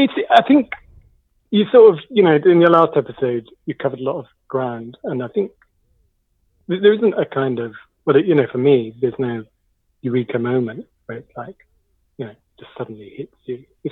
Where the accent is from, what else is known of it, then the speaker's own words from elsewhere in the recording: Norwich, East of England, United Kingdom; the art school I went to in my hometown, which is Norwich, which is also on the booty of the UK.